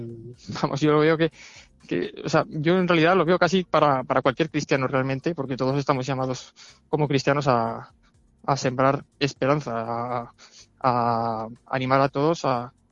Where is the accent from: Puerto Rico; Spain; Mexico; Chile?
Spain; Huesca, Aragon; uno de los seminaristas de Huesca. He entrado este año, entré en septiembre. Uh-huh. Y bueno, pues soy de aquí de Huesca, tengo 26 años